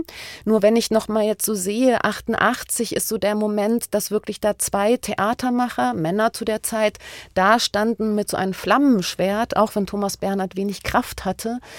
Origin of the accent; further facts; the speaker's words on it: Lower Saxony, Germany; Und ich selber bin in der Mitte von Deutschland sozialisiert. Ich komme aus Niedersachsen in der Nähe von Göttingen und ich komme aus einer kleinen Stadt, wo es ein KZ gab.